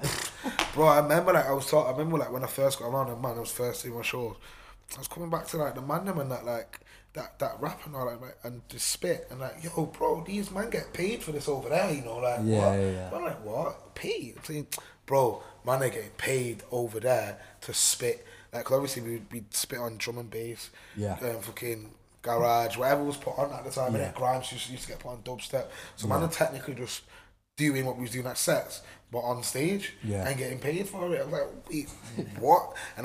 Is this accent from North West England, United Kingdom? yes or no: yes; Manchester, North West England, United Kingdom; like so I mean, like when I was growing up in the Manchester scene, yeah, as they call it